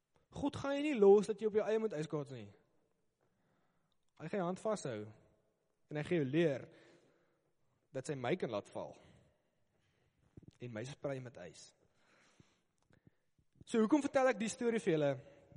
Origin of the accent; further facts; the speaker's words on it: Krugersdorp, Gauteng, South Africa; Nou, ek kom van Kreeusdorp af. Ons het 'n ice rink gehad.